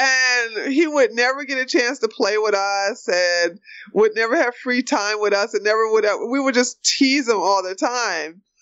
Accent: United States; I noticed that as an American, a black American who studied the civil rights era

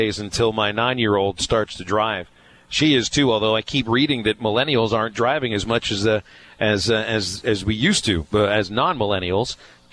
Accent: Pennsylvania, United States; Growing up in Pennsylvania?

